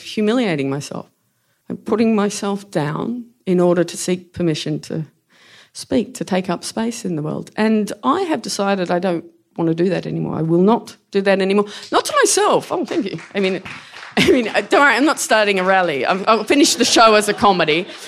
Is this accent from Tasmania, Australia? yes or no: yes; Tasmania, Australia; I'm a larger woman. I'm from Tasmania, which is the small state in Australia. And I'm a lesbian.